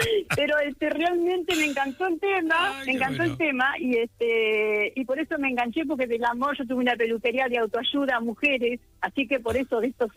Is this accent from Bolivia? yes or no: no; Argentina; moved away as an adult; now in Spain; Entonces yo me agarré un avión y me vine a vivir a España, soy argentina.